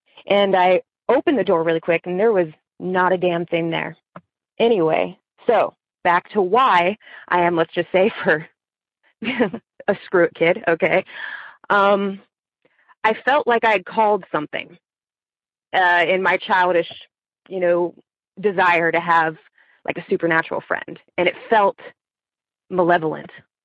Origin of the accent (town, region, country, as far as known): Maryland, United States